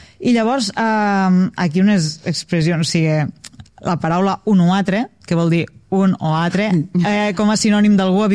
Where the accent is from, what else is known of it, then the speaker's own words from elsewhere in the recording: Catalonia, Spain; que ja som els últims habitants de la Terra de fer-les servir d'esta manera, que som la gent del Delta